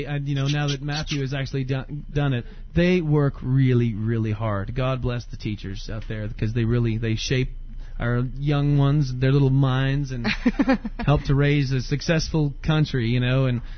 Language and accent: English; Pembroke, Ontario, Canada; Growing up in Pembroke, we're really close to CFB Petawawa, too, and we're not even too far from Trenton here as well.